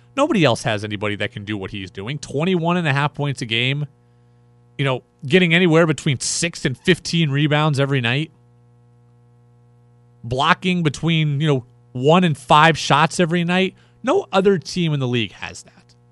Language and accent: English; Albany, New York, United States; I'm from Albany. I worked at UAlbany